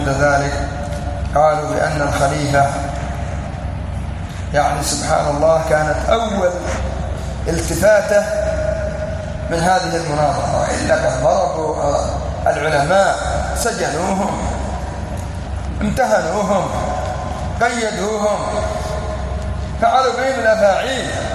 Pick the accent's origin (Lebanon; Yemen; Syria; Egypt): Yemen; accent: Yemeni; يعني على لهجتنا اليمنية